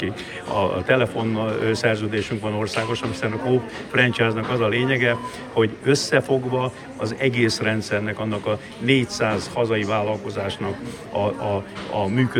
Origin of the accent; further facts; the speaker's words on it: Hungary; Nyilván érdekünk volt, hiszen magyarok vagyunk